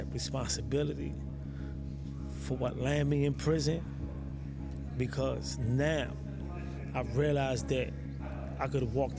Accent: Bronx, New York, United States; I said, I'm from New York, the Bronx.

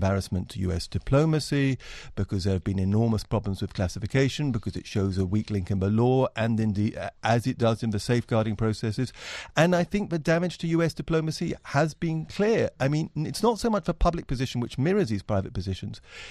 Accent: United Kingdom; So, I mean, I'm British, right?

